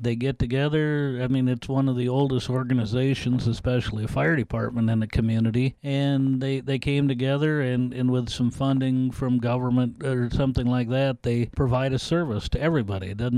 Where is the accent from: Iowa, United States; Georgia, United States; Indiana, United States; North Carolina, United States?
Iowa, United States; Thompson; I grew up in Thompson, Iowa.